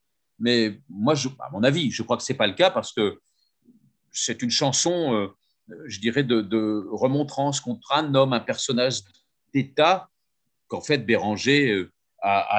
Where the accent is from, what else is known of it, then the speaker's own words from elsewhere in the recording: Normandy, France; je suis normand déjà, d'origine